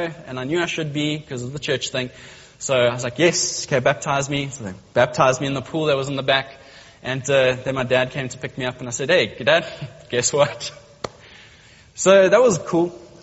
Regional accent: Durban, KwaZulu-Natal, South Africa; I was from the Bluff, so I kind of had, they were kind of intimidated, I think. We had sort of street credibility at Glenwood.

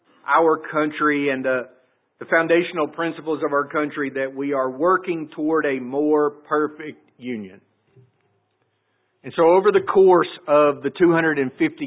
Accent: Alabama, United States; it hurts me because I'm from Alabama. And I had a front row seat growing up for what he's talking about in his speech. And I wasn't born until 11 years after he said these things.

